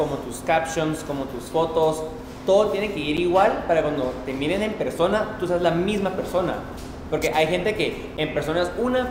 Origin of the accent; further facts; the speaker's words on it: Guatemala; país, somos muy chiquitos. Entonces, digamos, para la vista que tenemos globalmente, cuesta mucho que uno como Chapín consiga...